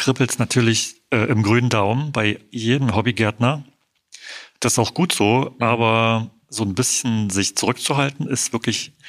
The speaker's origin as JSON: {"language": "German", "town": "Bautzen", "region": "Saxony", "country": "Germany", "said": "bei uns in Bautzen, da wo ich herkomme"}